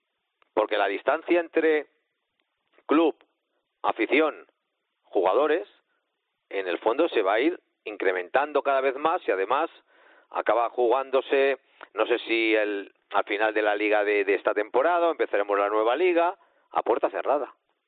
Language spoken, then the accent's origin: Spanish; Uruguay; te llaman de Uruguay, como eres uruguayo, hablo para allí.